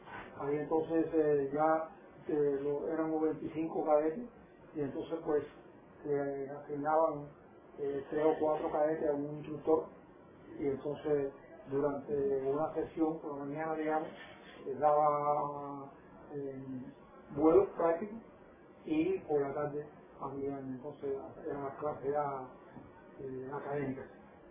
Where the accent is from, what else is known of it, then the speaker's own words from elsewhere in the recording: Agramonte, Matanzas, Cuba; No, yo soy natural de Agramonte, provincia de Matanzas.